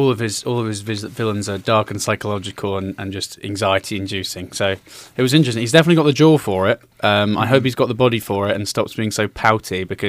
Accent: England, United Kingdom; Because as English people, I don't think we'd be as aware of the fridge concepts.

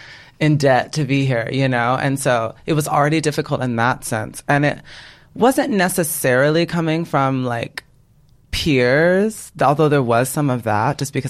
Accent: Texas, United States; because it's growing up in Texas. We were like middle class, totally fine.

